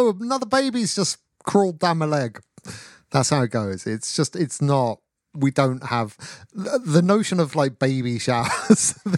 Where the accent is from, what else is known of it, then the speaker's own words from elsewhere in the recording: United States; But I am an American woman.